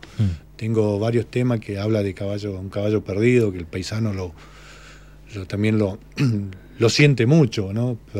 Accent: Villa Paúr, Neuquén, Argentina; Después, a los 8 años, yo me vine ya a San Martín de los Andes y me crié en Villa Paúr, ¿no?

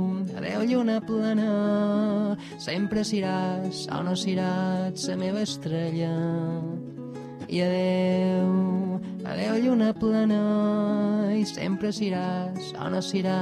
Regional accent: Balearic Islands, Spain; Eso es un poco los mallorquines, porque aunque sea catalán, soy de Mallorca, de Mallorca, ¿no? Que es una isla y tenemos mucho...

